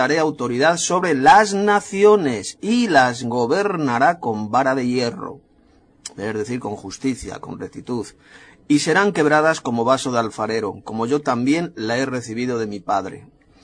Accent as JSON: {"language": "Spanish", "town": "Madrid", "region": "Community of Madrid", "country": "Spain", "said": "de Madrid, España."}